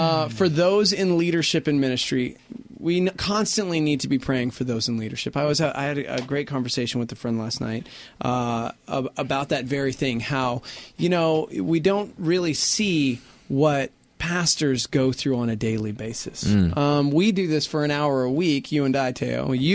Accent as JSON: {"language": "English", "country": "United Kingdom", "said": "I'm British. Yeah."}